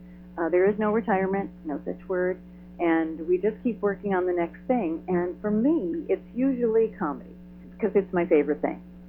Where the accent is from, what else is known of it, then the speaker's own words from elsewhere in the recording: Minnesota, United States; And I grew up in Minnesota. I do a lot of winter sports.